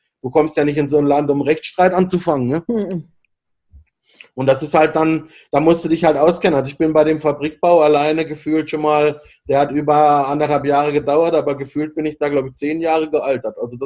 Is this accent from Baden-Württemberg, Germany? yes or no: yes; Freiburg, Baden-Württemberg, Germany; Ich komme halt aus Freiburg, das ist eine schöne kleine Stadt, da fahre ich auch heute noch gerne hin.